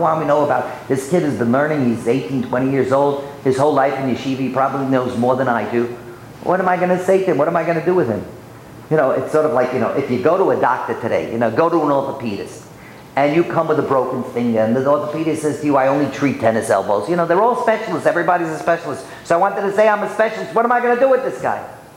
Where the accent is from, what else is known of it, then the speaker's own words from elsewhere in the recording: Bronx, New York, United States; But I'm from the Bronx.